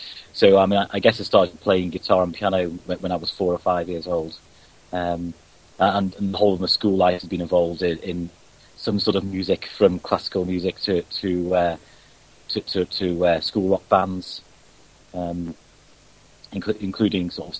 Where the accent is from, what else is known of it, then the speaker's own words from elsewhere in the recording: Liverpool, North West England, United Kingdom; I'm actually from the Liverpool area, but at the moment I live just north of Manchester, which is not too far away.